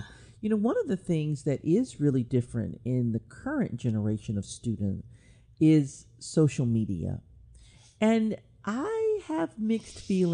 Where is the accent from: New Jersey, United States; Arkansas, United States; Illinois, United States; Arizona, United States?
Arkansas, United States; I didn't face as a girl growing up in Arkansas in the 1970s